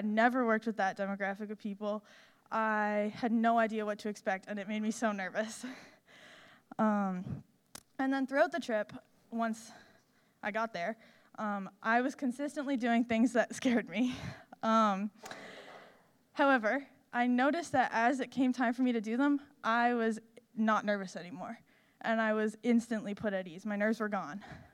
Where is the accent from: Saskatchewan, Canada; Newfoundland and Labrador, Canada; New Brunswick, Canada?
New Brunswick, Canada; Fredericton; I'm from Fredericton, New Brunswick.